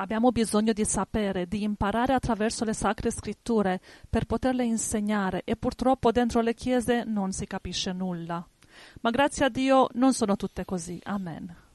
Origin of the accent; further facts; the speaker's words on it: Albania; c'era la dittatura nel mio paese, cioè in Albania.